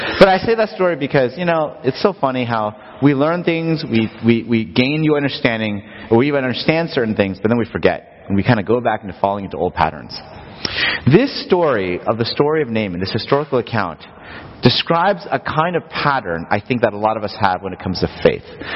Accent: Los Angeles, California, United States; when my wife and I moved here, we grew up in Los Angeles

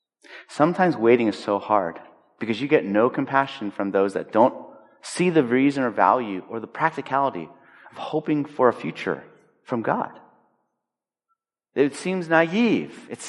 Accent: Los Angeles, California, United States; I said, "Oh, I grew up in L.A.

